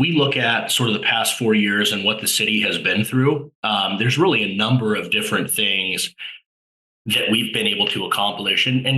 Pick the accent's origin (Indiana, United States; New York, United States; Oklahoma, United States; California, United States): California, United States; Fullerton; growing up in Fullerton, we know a lot about our city's roots and our city's history